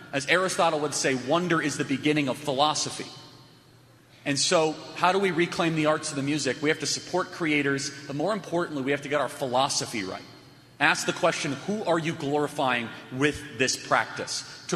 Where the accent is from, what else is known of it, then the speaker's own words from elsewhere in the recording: Chicago, Illinois, United States; I'm from Chicago, can't stand it.